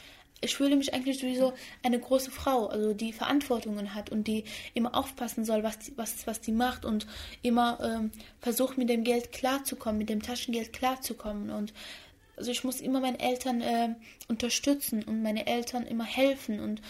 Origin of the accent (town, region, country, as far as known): Iraq